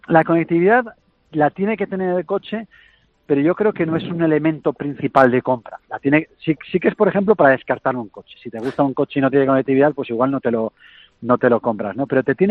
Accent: Spain; cómo somos los españoles.

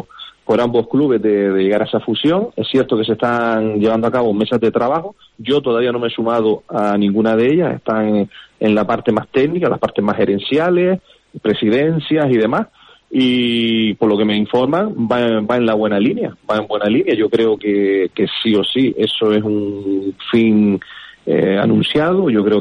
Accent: Canary Islands, Spain; aquí los dos somos la misma cosa, somos Gran Canaria

